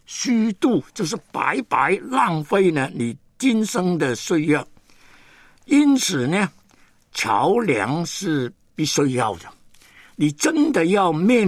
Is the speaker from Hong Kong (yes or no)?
yes; Hong Kong; born there; 我是在香港出生的一个英国殖民地的一个的人。